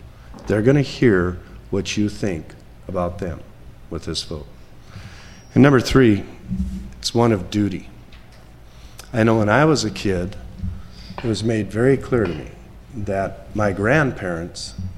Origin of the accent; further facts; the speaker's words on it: Midwest, United States; I didn't grow up here. I grew up in the Midwest.